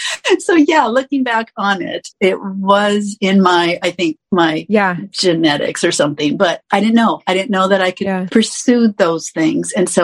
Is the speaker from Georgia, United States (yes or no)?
no; Minnesota, United States; growing up in Southern Minnesota, small town, little farm town, I didn't know about these careers.